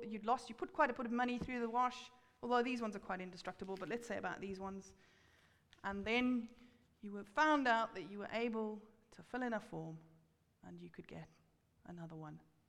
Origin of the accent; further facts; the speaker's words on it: South Africa; moved away; when I was growing up in South Africa, we had rand notes